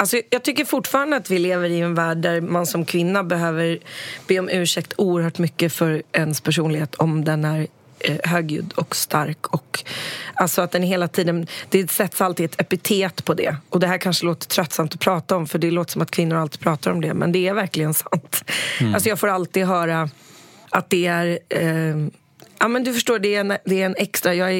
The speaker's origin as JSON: {"language": "Swedish", "country": "Sweden", "said": "det finns ingenstans i världen där jag är så svensk som när jag är i USA"}